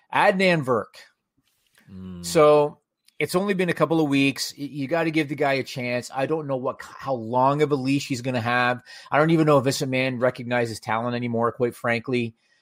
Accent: Canada; Like, as a Canadian viewer, because Vice TV isn't really a thing here

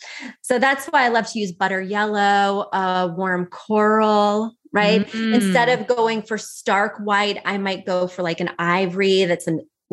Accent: Missouri, United States; I'm from Missouri, and unless we had a lake house, I don't think it's appropriate.

